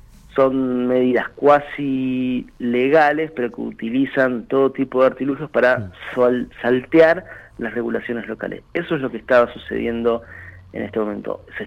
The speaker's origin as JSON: {"language": "Spanish", "country": "Argentina", "said": "Nosotros como Argentina tenemos el problema del dólar cultural"}